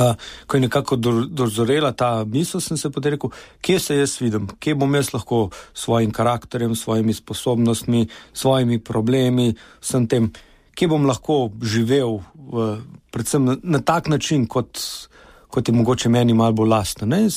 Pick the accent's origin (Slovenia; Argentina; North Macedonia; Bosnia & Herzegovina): Slovenia; Ljubljana, Central Slovenia; Prihajam iz normalne meščansko-kmečke družine, če lahko temu tako rečem, se pravi Ljubljančani s še vedno močnimi koreninami nekje zunaj na vasi. Zaradi tega smo preživljali dneve tako v mestu, v Ljubljani, kot recimo vikende na vasi, kjer smo hodili k babicam